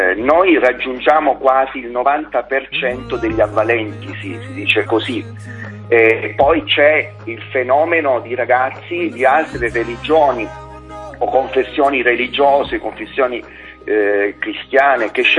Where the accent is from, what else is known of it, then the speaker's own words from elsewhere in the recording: Calabria, Italy; La nostra, sì.